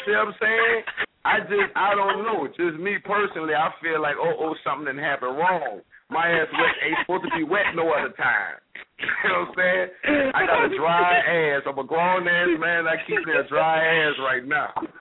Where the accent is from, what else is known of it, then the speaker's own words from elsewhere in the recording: Louisiana, United States; You know I'm from Louisiana. This the swamp boys around here.